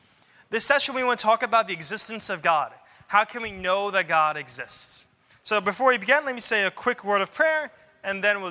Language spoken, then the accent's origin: English; Florida, United States; I grew up in Florida, but I flew out to California, go to Stanford University.